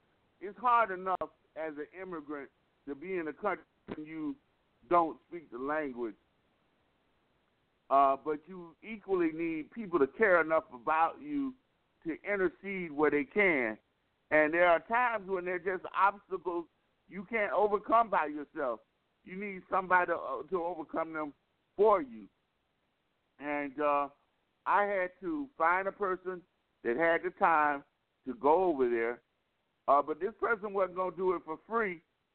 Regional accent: United States; born there; And I just am thankful that I was born here in America

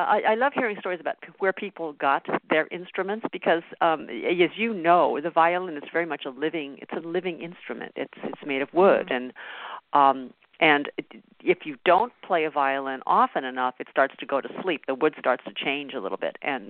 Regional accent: California, United States; when I was growing up, I grew up in California, where we had, music, we had orchestra in elementary school

